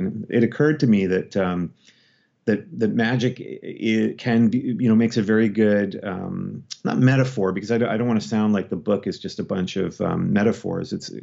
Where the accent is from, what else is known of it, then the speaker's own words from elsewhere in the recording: Canada; being Canadian, we often sort of look at the United States and the American relationship to guns as, and if you're a liberal like me, if you're kind of left to center